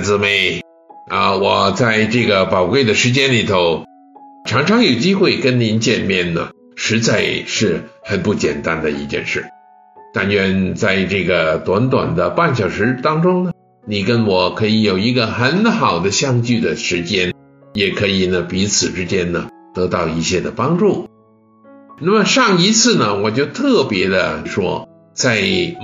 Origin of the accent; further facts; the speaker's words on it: China; 比如说我们中国人很多人喜欢这样说恭喜发财